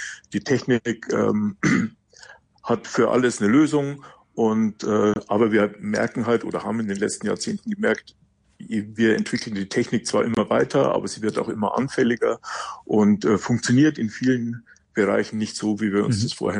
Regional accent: Munich, Bavaria, Germany; Ich bin ja aus München

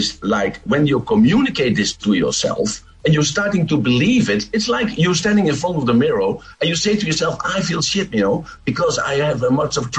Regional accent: Netherlands; now in Thailand; I'm from Holland, from the Netherlands, but I'm living in Thailand with my babies.

